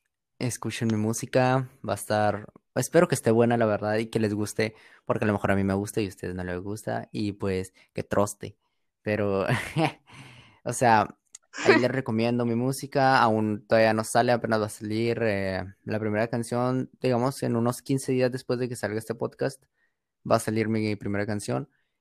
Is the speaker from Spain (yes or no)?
no; Durango, Mexico; now in Sonora, Mexico; Soy originario de Durango, pero actualmente vivo en Sonora.